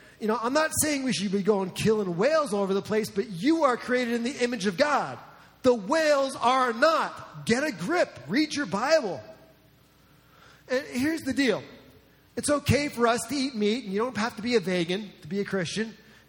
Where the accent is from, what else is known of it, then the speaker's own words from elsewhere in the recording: New Jersey, United States; accent: New Jersey; Some of you know that I grew up outside of New York City, in New Jersey. I'm a Jersey boy, okay?